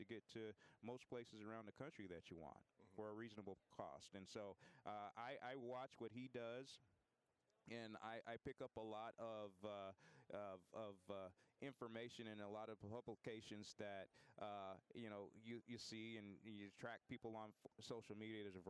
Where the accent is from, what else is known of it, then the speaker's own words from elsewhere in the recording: Denver, Colorado, United States; I grew up in the Denver area